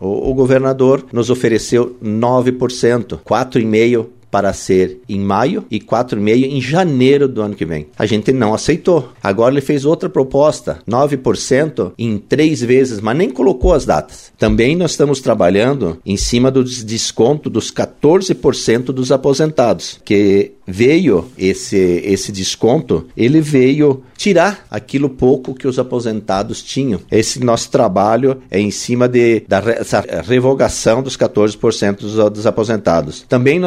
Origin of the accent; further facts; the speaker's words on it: Celso Ramos, Santa Catarina, Brazil; Eu sou de Celso Ramos